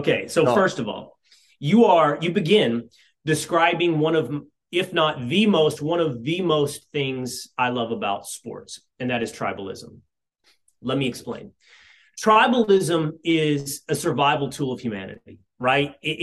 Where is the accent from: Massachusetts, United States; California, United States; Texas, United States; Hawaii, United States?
Texas, United States; I come from Texas.